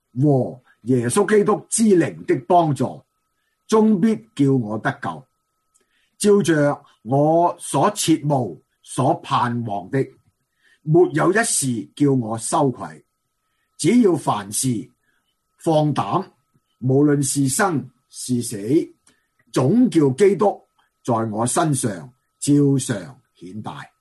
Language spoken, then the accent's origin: Cantonese; China; 即系我哋中国人比较谦厚啲嘅，同埋咧比较咧就即系点啊，内敛啲嘅吓